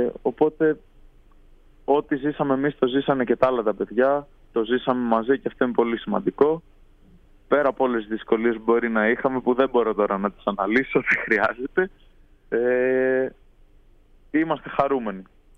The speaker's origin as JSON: {"language": "Greek", "town": "Athens", "region": "Attica", "country": "Greece", "tie": "born or raised there", "said": "Καταγωγή έχω από τον Πτελεό Μαγνησίας. Γεννήθηκα και μεγάλωσα στην Αθήνα, αλλά το Πτελεό ή Φτελιό, έτσι όπως το λέμε εμείς οι Φτελιανοί, νιώθω σαν τόπο μου."}